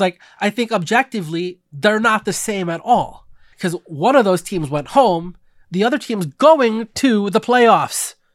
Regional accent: California, United States; I grew up in the Bay Area, but have spent most of my adult life out here, right?

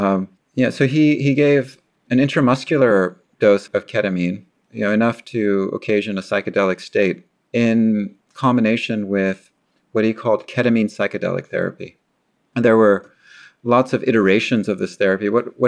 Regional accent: California, United States; Growing up in the Bay Area, every year we had the same story from the cop who came with the suitcase of drugs

